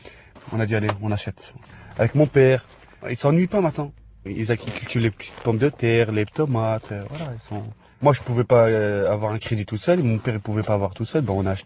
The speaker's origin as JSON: {"language": "French", "town": "Tremblay-en-France", "region": "Île-de-France", "country": "France", "tie": "born or raised there", "said": "Je vais vous montrer où j'ai grandi. On est au centre-ville."}